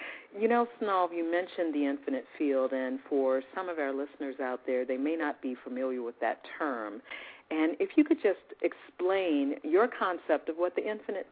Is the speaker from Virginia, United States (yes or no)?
yes; Warsaw, Virginia, United States; I'm from Virginia, Warsaw, Virginia. I'll give a shout-out to my hometown.